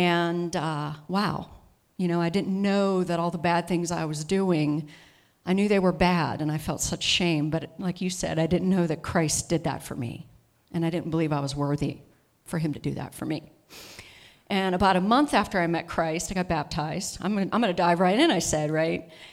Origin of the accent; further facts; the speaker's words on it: Pittsburgh, Pennsylvania, United States; I grew up in Pittsburgh, Pennsylvania. My relatives came from Slovakia area to work in the mills, steel mills in Pittsburgh.